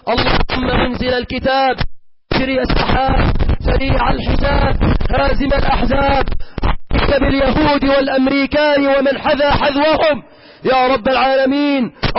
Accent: Egypt

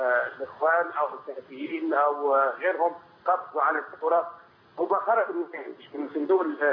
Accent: Egypt; moved away as an adult; now in Saudi Arabia; احنا كلنا هنا في السعوديه كمغتربين او كمصريين مغتربين

